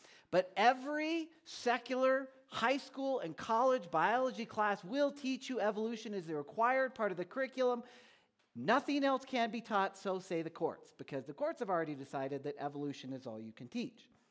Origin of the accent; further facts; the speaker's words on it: Omaha, Nebraska, United States; I am from Omaha.